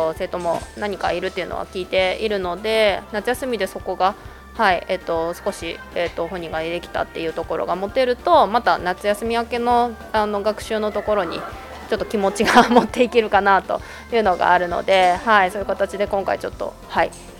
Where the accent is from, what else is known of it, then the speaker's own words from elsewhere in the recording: Toyama, Japan; 富山生まれで高校生まで、はい、富山の方にいました。